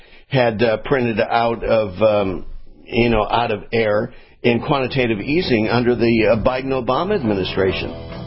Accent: Florida, United States; now in California, United States; I came from Florida. As soon as I came here to California, I'm in California for the last 5 weeks.

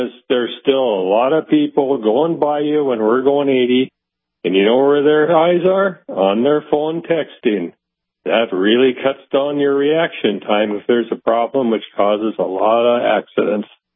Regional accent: Minnesota, United States; I'm from Minnesota, but we have family in oil country near Williston.

